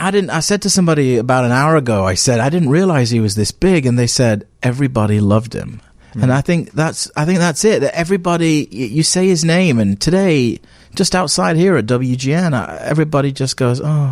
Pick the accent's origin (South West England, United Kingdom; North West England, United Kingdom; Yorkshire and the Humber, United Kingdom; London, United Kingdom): North West England, United Kingdom; Manchester; You know, I'm from Manchester.